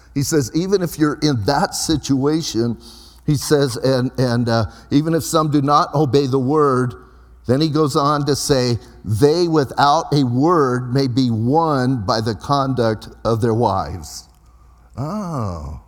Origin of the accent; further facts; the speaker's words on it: Bisbee, Arizona, United States; and I'm from Bisbee, a lot of you know that, and we're a little bit different in Bisbee.